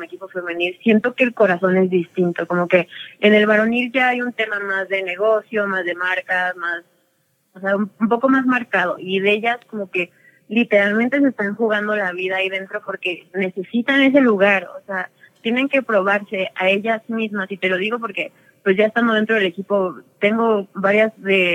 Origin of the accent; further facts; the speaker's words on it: Toluca, State of Mexico, Mexico; yo nací aquí en Toluca y aquí vivo desde que tengo memoria.